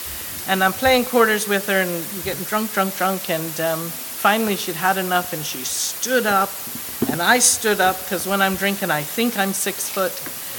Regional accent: London, United Kingdom; So I was born in London, I grew up there

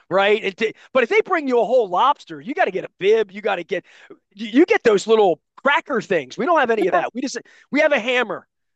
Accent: Dundalk, Maryland, United States; I'm from Dundalk, East Side, West Side.

